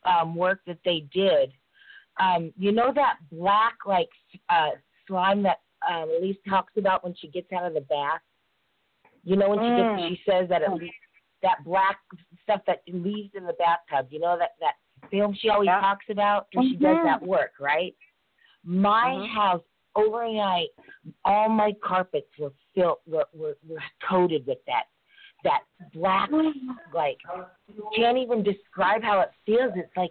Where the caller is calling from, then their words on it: Oakwood, Georgia, United States; I'm from Oakwood, Georgia.